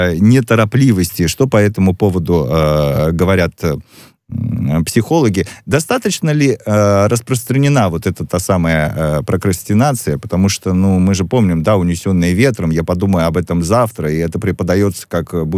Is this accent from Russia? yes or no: no; Ukraine; Я не знаю, я украинец, про нас говорят, что мы очень хитрые.